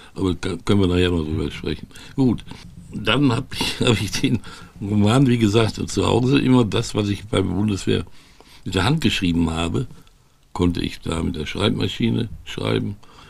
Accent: Dortmund, North Rhine-Westphalia, Germany; und war in Dortmund-Brechten und ich bin ja Dortmunder großer BVB-Fan

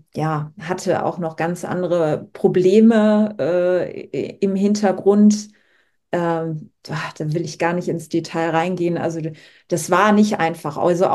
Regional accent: Slovenia; Dann wollte ich auch immer mit meiner Heimat Slowenien zusammenarbeiten

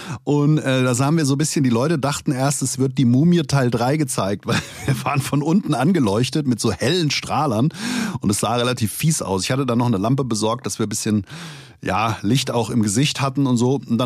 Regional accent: Langen, Hesse, Germany; nicht über meine Jugend in Langen erzählen

